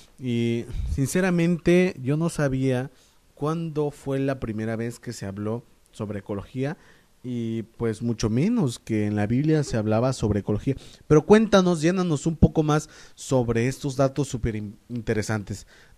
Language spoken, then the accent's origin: Spanish; Mexico; ¿Qué tan bendecidos por nuestro país, somos los mexicanos